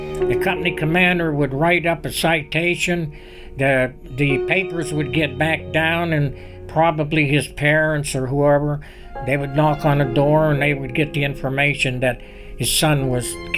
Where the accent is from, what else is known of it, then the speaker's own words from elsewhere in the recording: Ellwood City, Pennsylvania, United States; I'm from Elwood City, Pennsylvania.